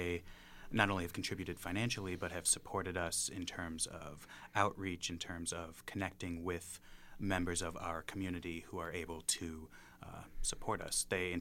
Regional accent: Appleton, Wisconsin, United States; We're both from Appleton, Wisconsin, originally. Came down here to attend UW Parkside for college.

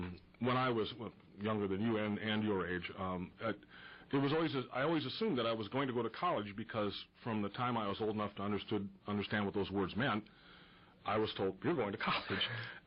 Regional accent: Green Bay, Wisconsin, United States; I was brought up in Green Bay. I was raised there. So if you're not a Packer fan, you get beat up all the time.

